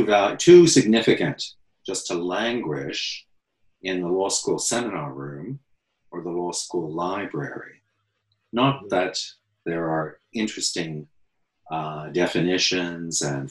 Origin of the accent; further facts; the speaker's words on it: Nova Scotia, Canada; now in London, United Kingdom; But originally, I am Canadian, Atlantic Canadian, a blue noser, son of Nova Scotia and Cape Breton.